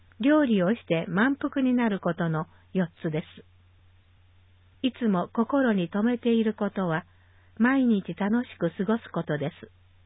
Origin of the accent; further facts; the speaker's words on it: Osaka, Japan; 昭和34、1959年、大阪市で生まれ、高校時代を除き大阪市で過ごしてきました。